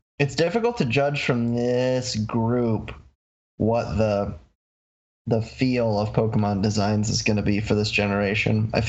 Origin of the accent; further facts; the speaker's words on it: Michigan, United States; I'm from Michigan, so that they're I live in their home turf.